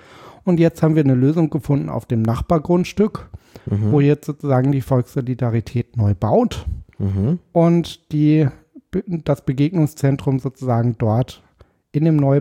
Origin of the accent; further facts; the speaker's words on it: Paderborn, North Rhine-Westphalia, Germany; moved away as an adult; also born or lived in Dortmund; now in Berlin, Germany; Nein, ich bin geboren in Paderborn.